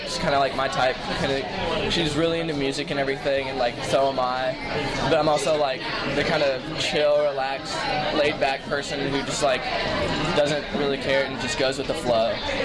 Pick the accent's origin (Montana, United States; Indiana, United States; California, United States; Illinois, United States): Indiana, United States; Indianapolis; Indianapolis, Indiana.